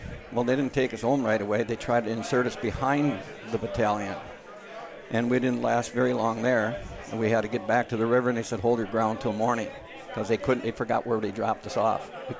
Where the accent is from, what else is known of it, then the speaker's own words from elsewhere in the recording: the North, United States; Of course, I took the position, hey, I'm from the North. We would win.